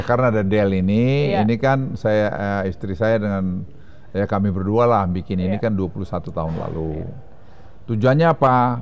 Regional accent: Pekanbaru, Riau, Indonesia; Saya umur 2 tahun, 3 tahun ya, mungkin sudah dibawa ibu saya ke Pekanbaru. Jadi saya besar itu di Pekanbaru.

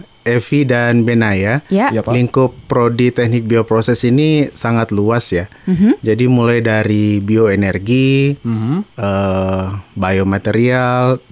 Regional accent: Makassar, South Sulawesi, Indonesia; Oh iya, saya sebenarnya asli dari kota Makassar.

